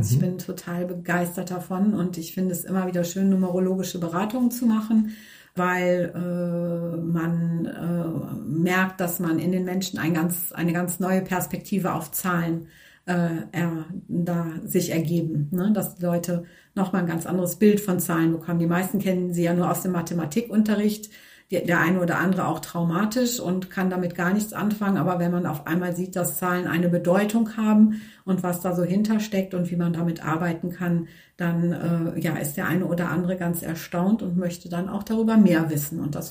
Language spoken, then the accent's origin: German; Northern Germany, Germany; born there; Ich habe eine Naturheilpraxis in Siegburg. Ich bin 55 Jahre alt, gebürtig aus Norddeutschland.